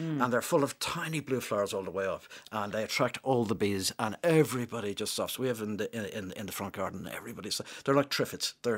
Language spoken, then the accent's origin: English; Dublin, County Dublin, Ireland; I grew up in Rathfarnham in Dublin in the kind of grey 70s and 80s